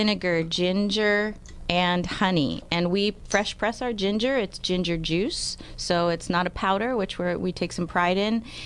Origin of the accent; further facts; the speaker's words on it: Ohio, United States; Melanie's from Georgia. I'm from Ohio